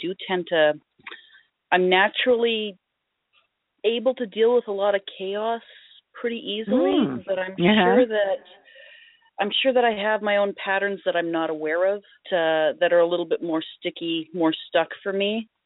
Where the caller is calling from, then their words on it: Toronto, Ontario, Canada; Well, I'm calling from outside of Toronto.